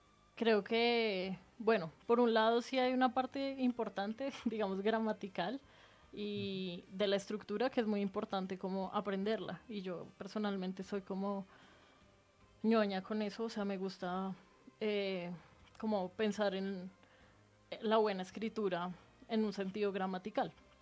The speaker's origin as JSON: {"language": "Spanish", "region": "Bogotá", "country": "Colombia", "tie": "born or raised there", "said": "Sí, toda la vida he vivido en Bogotá. La gente me dice que soy muy, muy rola."}